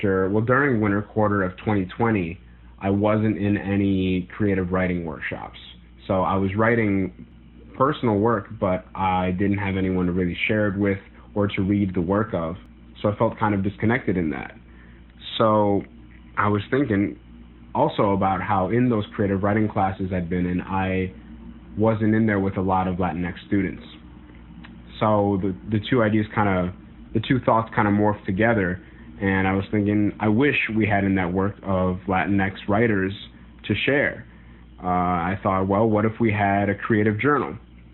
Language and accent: English; Waukegan, Illinois, United States; I use he, him, his pronouns, and I'm from Waukegan, Illinois, Lake County.